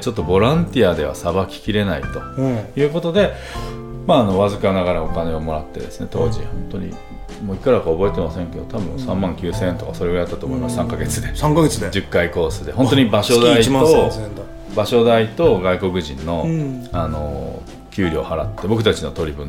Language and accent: Japanese; Fukuoka, Japan; 私の故郷の福岡でね